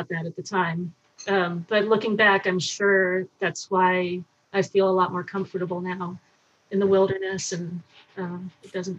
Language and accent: English; Sacramento, California, United States; So I grew up in Sacramento, and I was on the track team in junior high school or middle school